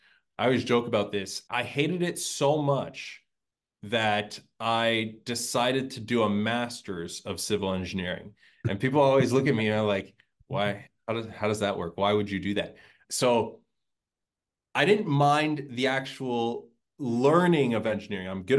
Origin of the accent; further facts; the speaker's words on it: Ontario, Canada; also born or lived in Montreal, Canada; I am from just outside of Toronto, Canada. I was born in Montreal, which is about a 6-hour drive from Toronto, if you're not familiar with Canada and the region there. But obviously, Montreal is a more French speaking. I grew up, that was my first language, is French.